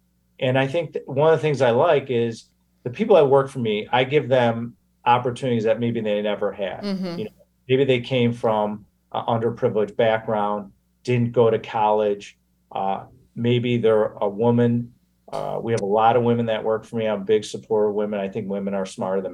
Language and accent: English; Chicago, Illinois, United States; especially being born and raised in Chicago.